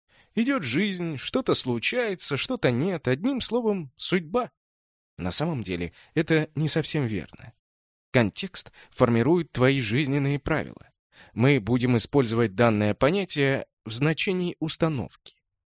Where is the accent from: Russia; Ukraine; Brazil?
Russia; Moscow; also born or lived in Tallinn, Estonia; Я родился в Москве, но раннее детство провел в Таллине. Там родители работали в театре. Скоро мы покинули этот город, русских в Эстонии не особо-то жаловали. С 4 лет я рос уже в Москве